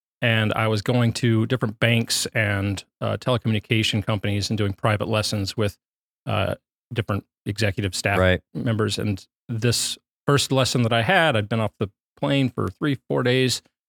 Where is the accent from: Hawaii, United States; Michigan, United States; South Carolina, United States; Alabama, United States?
Alabama, United States; also born or lived in Texas / Philadelphia / Rome; now in New York, United States; Originally, I'm from Alabama. I've lived in New York for about 6 years, but I have lived in several places, including in Texas for a little while, in Philadelphia.